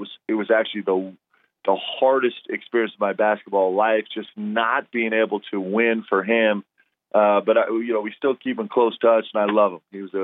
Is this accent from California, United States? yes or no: no; New York, United States; also born or lived in Nebraska / Seattle, United States; So I was born in Nebraska and then spent my childhood in New York and then went to high school in Seattle.